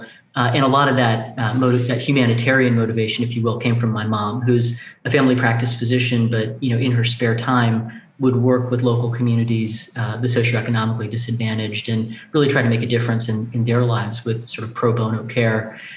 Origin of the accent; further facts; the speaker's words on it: Tampa, Florida, United States; So my dad was a civil engineer, my mom, a family physician. I grew up in Tampa, Florida